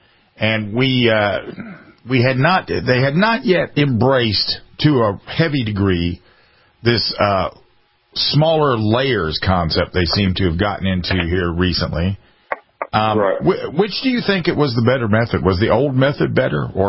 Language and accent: English; South Carolina, United States; So, here we are in my home state of South Carolina.